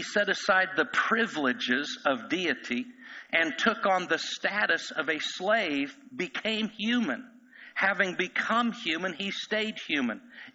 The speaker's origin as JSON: {"language": "English", "region": "Indiana", "country": "United States", "tie": "born or raised there", "said": "I grew up in Indiana. So to me, it's Jesus, the Apostle Paul, and Larry Bird. Right? That's how things work when you're from Indiana."}